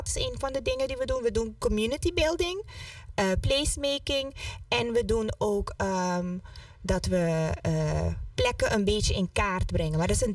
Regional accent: Curaçao; born there; En ik ben zelf ook geboren op Curaçao.

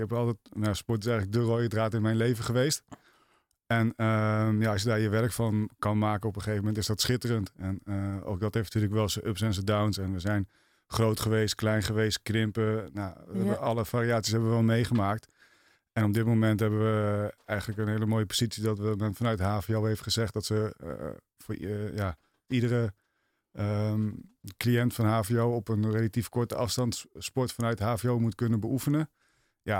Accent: Zevenaar, Gelderland, Netherlands; ik ben eigenlijk een boer uit het oosten. Ik kom uit de buurt van Arnhem en net daarachter Zevenaar.

